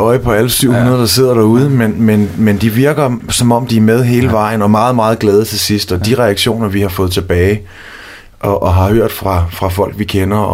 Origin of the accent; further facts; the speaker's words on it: Odense, Region of Southern Denmark, Denmark; now in Aarhus, Denmark; Nej, jeg er fra Fyn.